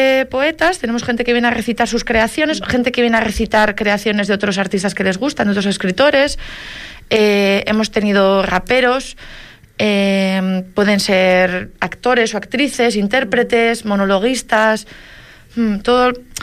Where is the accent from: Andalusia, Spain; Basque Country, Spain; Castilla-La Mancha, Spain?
Basque Country, Spain; Bilbao; now in Corralejo, Spain; porque yo soy de Bilbao, y me aficioné, pues eso, a los micrófonos abiertos